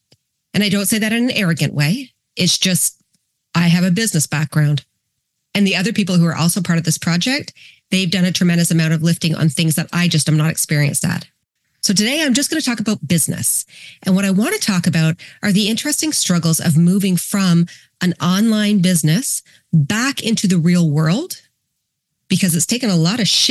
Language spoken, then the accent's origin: English; Ontario, Canada; we moved our entire family to my hometown about 6 months ago. And it's a tiny little village in Ontario that's considered to be one of the most beautiful villages in Canada.